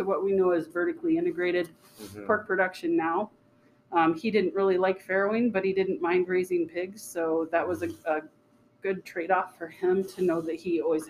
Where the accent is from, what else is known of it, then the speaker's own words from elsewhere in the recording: Albert City, Iowa, United States; So I grew up in the northwest corner of the state in a really small town called Albert City. Population 800.